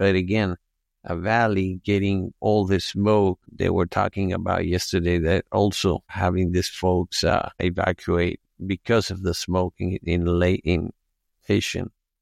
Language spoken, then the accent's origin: English; Venezuela; I was always aware of seeing the less fortunate around me, especially growing up in South America and Venezuela.